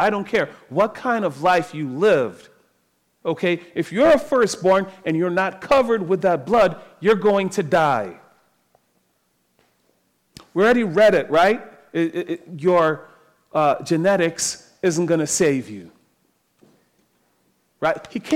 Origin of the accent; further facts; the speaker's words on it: Trinidad & Tobago; Growing up in Trinidad, like, maybe I'm spoiled now.